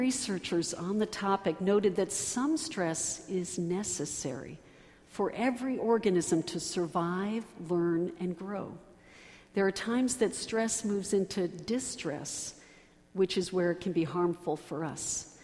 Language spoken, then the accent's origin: English; Greenwich, Connecticut, United States; I have to say, growing up in Greenwich and being back in this county now in ministry for the last 11 years